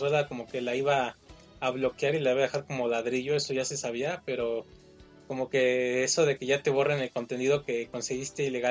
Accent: Mexico; en algún momento descubren que soy mexicano

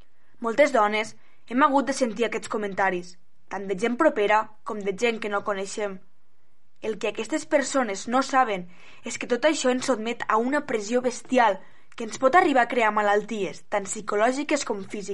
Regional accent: L'Aldea, Catalonia, Spain; de l'Aldea

